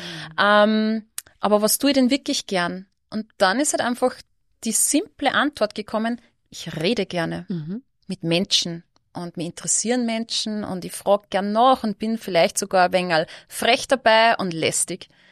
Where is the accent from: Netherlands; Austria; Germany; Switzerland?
Austria; Linz, Upper Austria; born there; ich bin eine gebürtige Linzerin, aber damals habe ich halt in St. Valentin gewohnt bei meinem Freund.